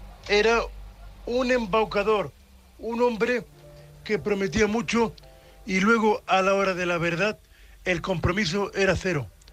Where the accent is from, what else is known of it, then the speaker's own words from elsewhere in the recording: Murcia, Region of Murcia, Spain; de Murcia, vuestro amigo invidente.